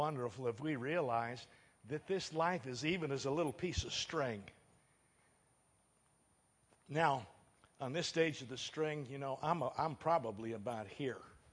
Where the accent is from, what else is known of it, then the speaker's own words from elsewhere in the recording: United States; and I thank God I'm an American. I'm proud of our country